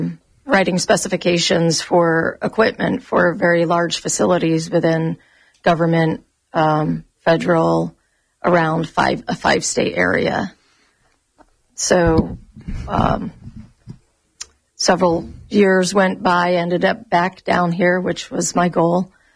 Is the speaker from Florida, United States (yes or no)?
yes; Winter Haven, Florida, United States; I grew up in Orlando in Winter Haven, so many years of my youth spent there in Central Florida.